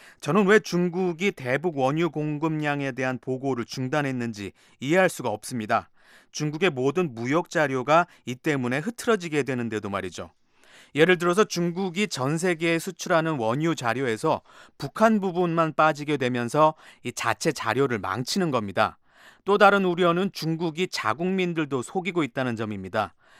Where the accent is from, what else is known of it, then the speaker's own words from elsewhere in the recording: South Korea; 저를 포함한 가족들이 모두 한국에 정착했고요. 그곳에서 자랐습니다. 형제들 모두에게는 한국에서의 경험이 매우 소중했습니다. 저는 대전에서 고등학교를 졸업한 뒤에 대학에 가기 위해서 다시 미국에 왔습니다.